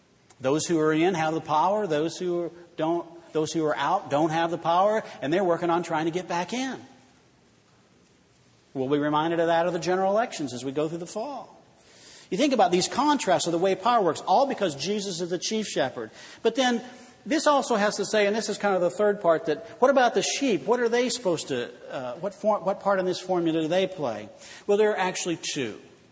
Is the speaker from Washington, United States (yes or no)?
no; Illinois, United States; born or raised there